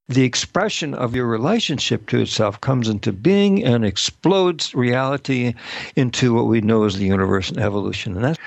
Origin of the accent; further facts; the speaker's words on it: Missouri, United States; when I was in college and studying to be an actor and growing up in Missouri, I didn't say what or why.